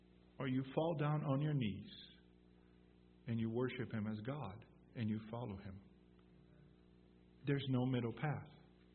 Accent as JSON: {"language": "English", "country": "Brazil", "said": "I happen to know one guy in Brazil, my home country, that says that he is Jesus Christ."}